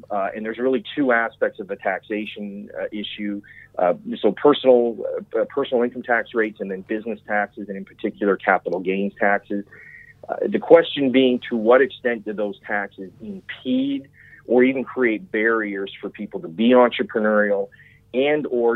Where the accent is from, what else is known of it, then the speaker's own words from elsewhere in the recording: Canada; And unfortunately, my home country of Canada